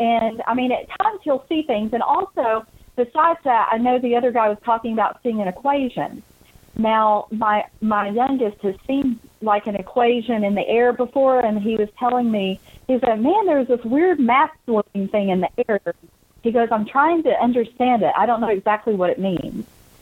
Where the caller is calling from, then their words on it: Georgia, United States; from Georgia.